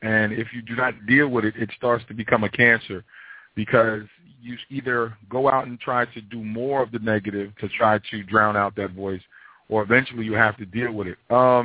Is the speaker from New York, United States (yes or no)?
yes; Queens, New York, United States; born there; I was born in South Jamaica, Queens, Jamaica, New York.